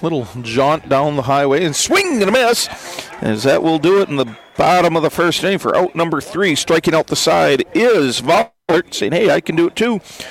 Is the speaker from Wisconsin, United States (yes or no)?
yes; Wisconsin, United States; I'm from Wisconsin, happens after all.